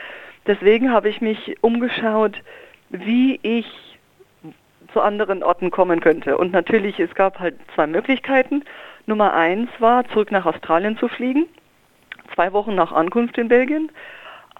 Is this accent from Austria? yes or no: no; Germany; meine Eltern leben doch aber in Deutschland und ich bin ja auch Deutsche und hier ist mein deutscher Pass und ich habe auch in Deutschland vorher gelebt